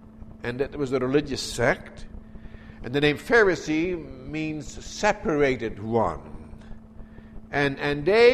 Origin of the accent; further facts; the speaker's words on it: Drenthe, Netherlands; I was a little boy growing up in the Netherlands in the province of Drenthe